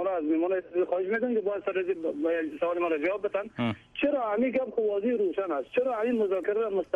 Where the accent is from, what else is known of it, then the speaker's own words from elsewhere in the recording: Afghanistan; با برادر همین ما افغان هستیم